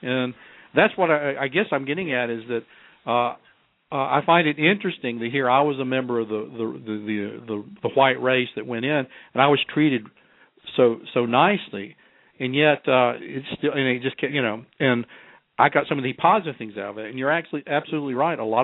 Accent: the South, United States; my classmates, who were fascinated by the fact that I was from the South and I had been cross-bused

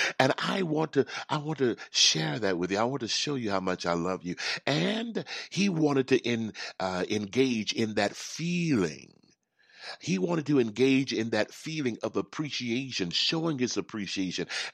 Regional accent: Houston, Texas, United States; I grew up in Houston, Texas, in a little impoverished area, but it was okay. It was filled with a lot of love.

